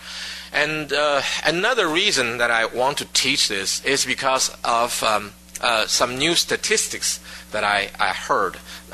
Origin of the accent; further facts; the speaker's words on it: China; English is a second language; moved away as an adult; now in United States; I came from China. I was educated as a scientist. And I have about 2 years after I came to the United States before I became a Christian.